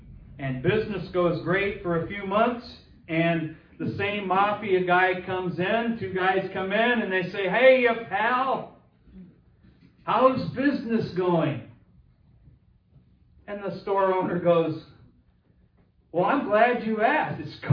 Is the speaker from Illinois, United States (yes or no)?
yes; Illinois, United States; Now, I'm from Chicago, or 100 miles west of Chicago, kind of out in the cornfield, so, you know, you're from Illinois, you know about Al Capone and all